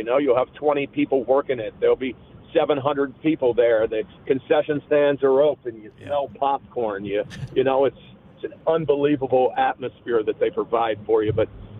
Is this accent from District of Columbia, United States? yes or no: no; Zanesville, Ohio, United States; I grew up in Zanesville, Ohio, and went to Zanesville High School, graduated Zanesville High School